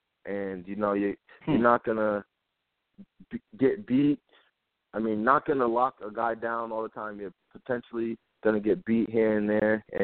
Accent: East Coast, United States; Just because I'm from the East Coast, and I want it, you know, to be somewhere where I didn't have to deal with snow and blizzards

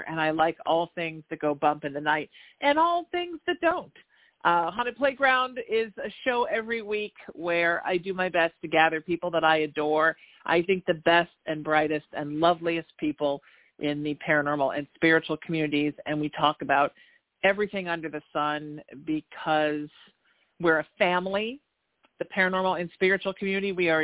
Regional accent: New Haven, Connecticut, United States; I'm from New Haven, Connecticut. My family are cops. We're Irish, so like genetically predisposed to be police officers.

